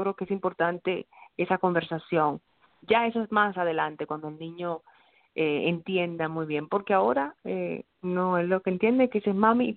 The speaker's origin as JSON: {"language": "Spanish", "country": "Dominican Republic", "said": "y nosotros somos dominicanos"}